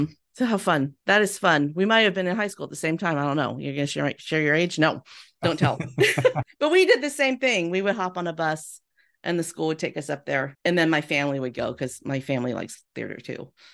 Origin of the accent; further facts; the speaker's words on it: Castroville, California, United States; We used to play you in sports. I'm from Castroville.